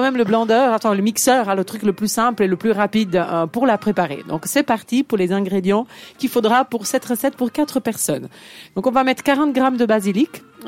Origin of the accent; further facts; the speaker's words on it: Italy; puisque je suis italienne, chez nous ça fonctionne pas vraiment avec les grammes